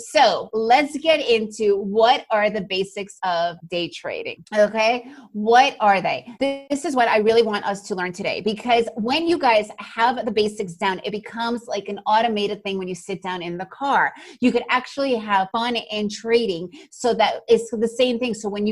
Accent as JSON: {"language": "English", "region": "New York", "country": "United States", "tie": "born or raised there", "also_born_or_lived": "Costa Rica", "moved": "yes", "lives_now": "Guatemala", "said": "However, I was raised, pretty much spent the majority of my life in the United States. I was raised in New York. So English is really my real language."}